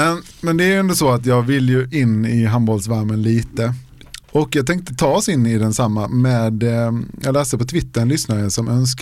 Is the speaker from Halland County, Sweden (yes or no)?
yes; Halmstad, Halland County, Sweden; För så är det hemma i Halmstad.